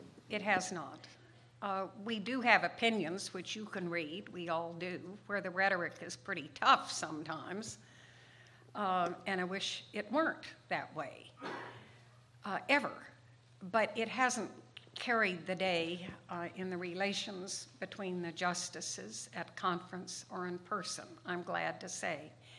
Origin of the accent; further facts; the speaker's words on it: Southwest, United States; I grew up in the Southwest, more concerned with bobcats and fences and trucks and so forth than with Civil War history.